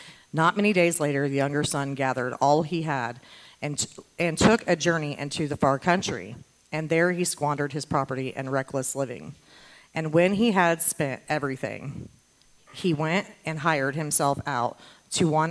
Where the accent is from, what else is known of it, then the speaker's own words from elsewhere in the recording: Lafayette, Indiana, United States; I am from Lafayette, Indiana, and I was raised in a home with my mom, uncle, aunt, sister, and my grandmother.